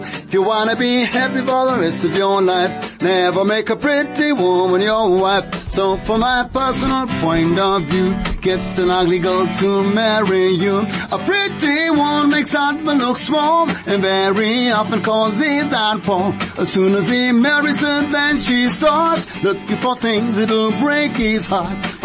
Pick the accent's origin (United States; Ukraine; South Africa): South Africa; Kimberley, Northern Cape; born there; I'm 56 now. I started way back in the Northern Cape. I was born in the Northern Cape in a place called Kimberley, very quiet town, but lots of talented people.